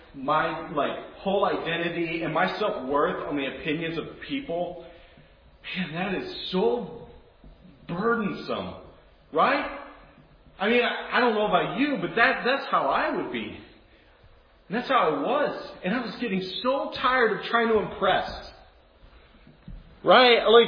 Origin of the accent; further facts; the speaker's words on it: Warrenton, Missouri, United States; moved away as an adult; also born or lived in Springfield, Missouri; I grew up in Warrenton, lived here until the age of 24, and then I moved down to Springfield, Missouri, went to school at Baptist Bible College for a year